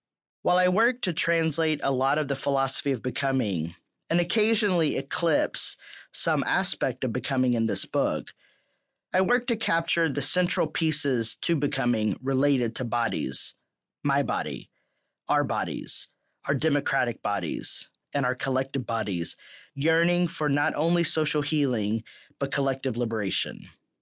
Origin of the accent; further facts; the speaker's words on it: Texas, United States; a term I heard frequently growing up in Texas.